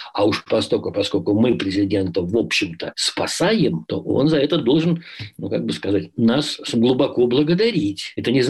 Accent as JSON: {"language": "Russian", "country": "Kazakhstan"}